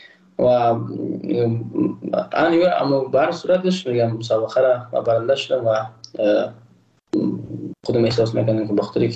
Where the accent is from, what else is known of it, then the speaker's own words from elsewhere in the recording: Afghanistan; ما یک افغان هستم